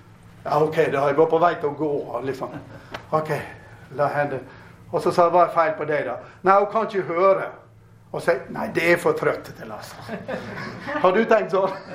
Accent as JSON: {"language": "Swedish", "country": "Norway", "said": "jag sa faktiskt till engelskläraren min att jag är norsk, jag behövde inte engelsk."}